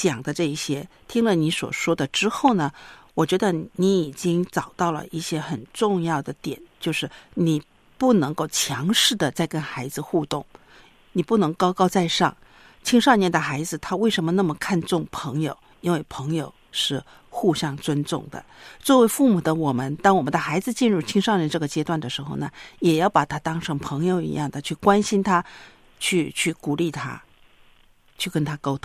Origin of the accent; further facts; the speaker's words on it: China; 也就是说我们中国人讲的约法三章